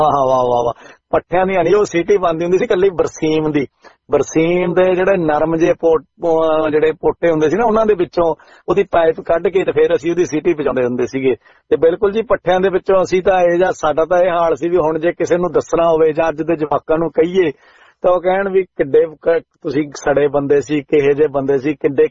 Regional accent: Punjab, India; ਤੇ ਮੈਂ ਦੁਆਬੇ ਤੋਂ ਹੀ

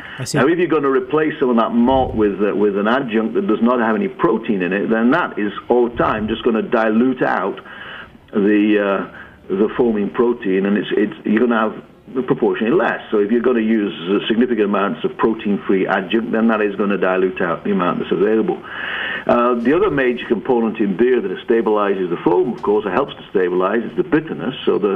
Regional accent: England, United Kingdom; born there; I was born in England.

